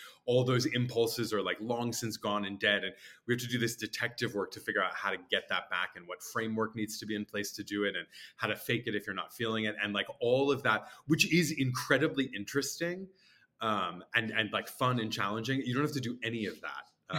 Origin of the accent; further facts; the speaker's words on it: St. Louis, Missouri, United States; I think as a kid, like mostly growing up in St. Louis with my family